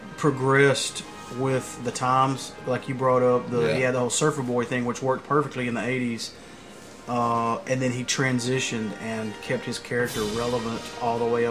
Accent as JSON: {"language": "English", "region": "Southern United States", "country": "United States", "said": "I'm from the South."}